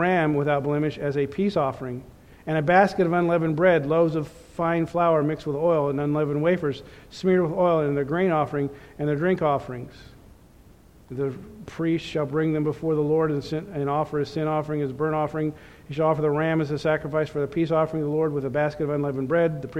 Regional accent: Kansas, United States; That's just like I'm called a Kansan because I come from Kansas.

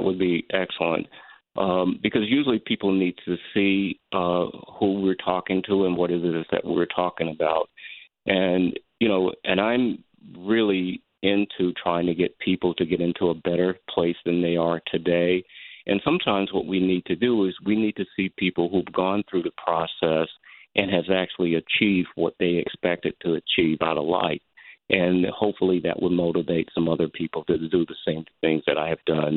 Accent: Myrtle Beach, South Carolina, United States; Yeah, you know, my roots are from South Carolina. I'm from Myrtle Beach.

